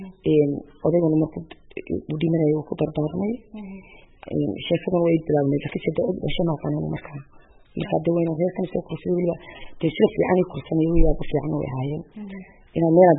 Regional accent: Djibouti; jabuuti kaasi siis baan ku koray

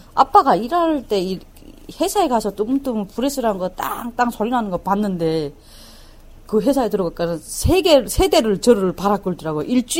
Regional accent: Chongjin, North Hamgyong, North Korea; 내 고향이 장경북도 청진이 나오더라고요. 진짜 내 살던 청진은 좋은 곳이었어요. 예, 바다가 끼어 있고 국경이 중국 국경, 러시아 국경이 다 끼어 있거든요.

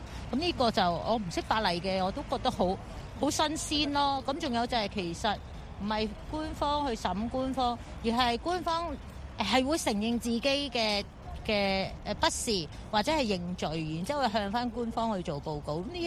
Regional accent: Hong Kong; 咁其实佢哋系帮紧我哋香港人去坐监咯，因为我哋都有参与过

